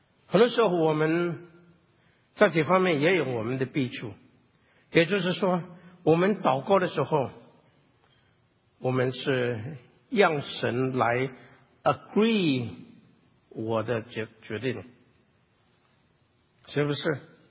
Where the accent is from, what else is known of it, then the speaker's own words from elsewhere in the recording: Hong Kong; 但是因为我们就是从香港过来，就说对这些英文不好